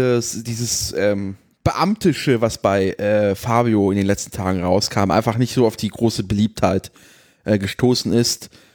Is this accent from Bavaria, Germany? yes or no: yes; Bavaria, Germany; Also bei uns in Bayern gibt es keine Sodomisten.